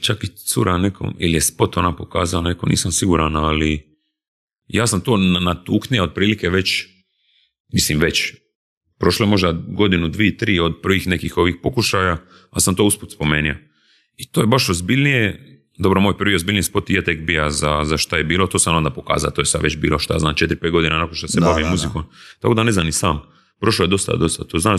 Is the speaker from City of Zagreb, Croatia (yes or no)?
no; Split, Split-Dalmatia County, Croatia; Gdje sam došao iz Splita za Zagreb